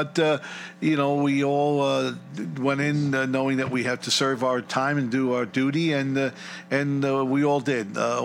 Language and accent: English; Yonkers, New York, United States; I'm originally from Yonkers, New York.